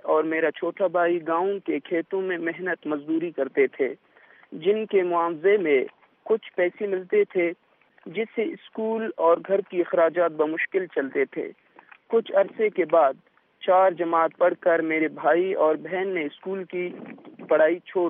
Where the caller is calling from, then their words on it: Khuzdar, Balochistan, Pakistan; گاؤں پیرومر ہے ضلع خضدار سے مخاطب ہوں. میں ایک غریب گھرانے سے تعلق رکھتا ہوں